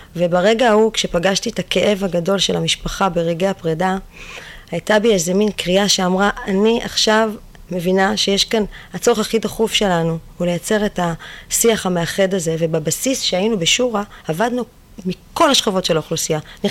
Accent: Bat Yam, Tel Aviv District, Israel; אני גדלתי בבית ים.

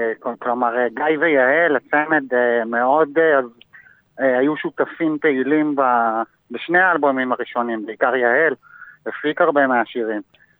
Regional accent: Tel Aviv, Tel Aviv District, Israel; אני במקור מתל אביב, מהמרכז, אבל יש לי קשר מאוד מיוחד לצפון, במיוחד לירדן.

